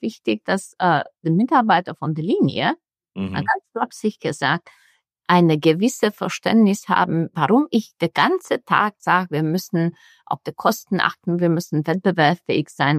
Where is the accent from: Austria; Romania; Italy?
Romania; wie du auch. Ich komme aus Rumänien. Ich bin aber Ungarin.